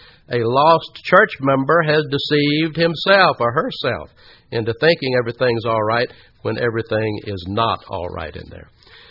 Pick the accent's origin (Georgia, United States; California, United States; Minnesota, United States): Georgia, United States; Atlanta; When I was a boy growing up in Atlanta